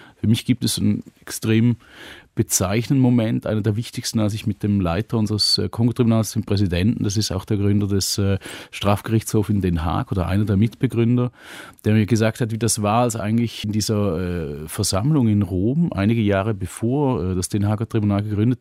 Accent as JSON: {"language": "German", "country": "Switzerland", "said": "Und ich bin ja Schweizer"}